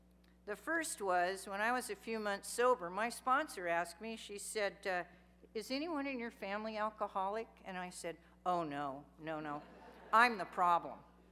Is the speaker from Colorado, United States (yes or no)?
no; Chico, California, United States; I grew up in Chico, California. I grew up in a family that drank a lot.